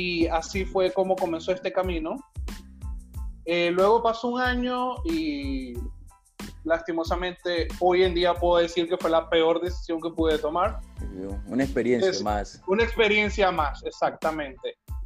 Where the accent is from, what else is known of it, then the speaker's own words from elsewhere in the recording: Maracaibo, Zulia, Venezuela; moved away as an adult; now in Panama; vengo de Maracaibo, Venezuela. Tengo ya 5 años acá en Panamá.